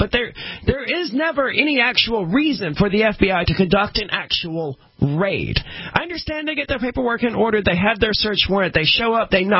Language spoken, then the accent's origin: English; the South, United States; I mean, we're all from the South.